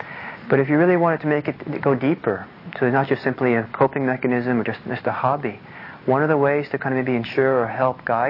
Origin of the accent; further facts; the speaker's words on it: Norway; because I'm Norwegian, I grew up back in Norway. And when I grew up in Norway, it was kind of in a city, in kind of a apartment, working class area.